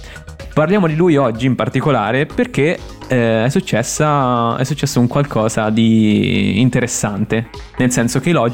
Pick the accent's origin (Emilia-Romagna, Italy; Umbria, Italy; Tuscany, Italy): Umbria, Italy; Perugia; Io sono di Perugia, quindi ci abbiamo tenuto a farla dialettale.